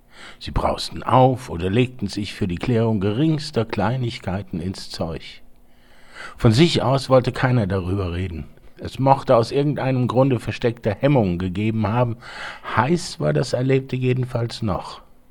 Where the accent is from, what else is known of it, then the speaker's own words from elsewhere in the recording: Rostock, Mecklenburg-Vorpommern, Germany; also born or lived in Weimar; die Rostocker Gruppe, wo ich herkomme, Freunde aus der Abiturzeit, Freunde, die man dort hatte. Ich war dort in Kirchenkreisen, Friedensgottesdienste, die wir in Rostock hatten.